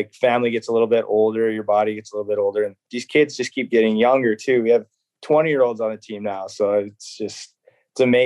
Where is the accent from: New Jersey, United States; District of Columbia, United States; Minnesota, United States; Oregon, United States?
Minnesota, United States; I grew up in Minnesota, the Minnesota Wild.